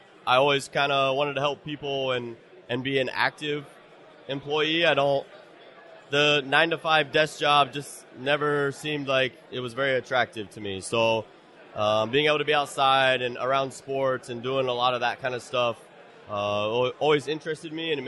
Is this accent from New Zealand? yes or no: no; Columbus, Ohio, United States; So I got in with the Columbus Crew. I'm from Columbus, grew up in Columbus.